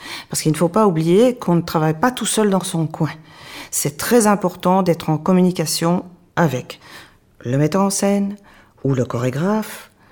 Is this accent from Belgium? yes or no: yes; Belgium; il n'existait pas en Belgique, parce que je suis belge